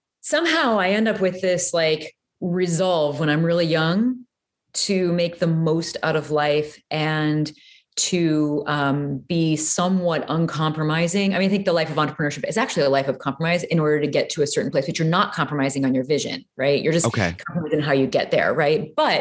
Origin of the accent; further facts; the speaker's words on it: Peoria, Illinois, United States; But I grew up in Peoria, Illinois.